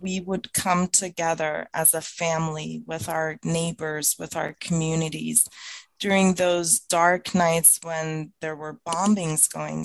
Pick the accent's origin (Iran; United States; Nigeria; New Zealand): Iran; I grew up in Iran I was born a year after the revolution in Iran that happened.